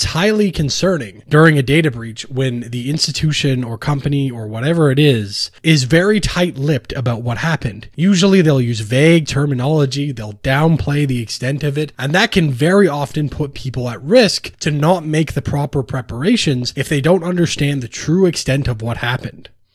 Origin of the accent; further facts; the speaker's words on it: Canada; yes, as a Canadian, I may be able to switch to a different province